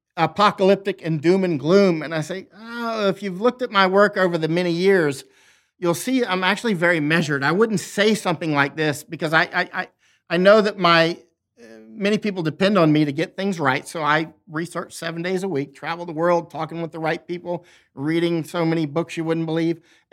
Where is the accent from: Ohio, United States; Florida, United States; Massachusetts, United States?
Florida, United States; I sweat, but I'm from Florida, right?